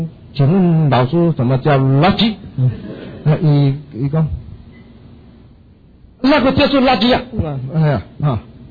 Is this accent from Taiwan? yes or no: yes; Taiwan; accent: Taiwanese; 都乡音都较重，我有台湾腔